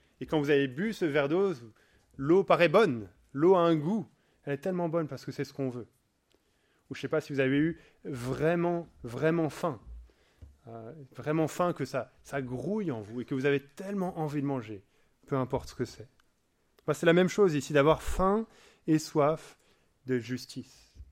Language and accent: French; France; Je peux dire ça parce que je suis français.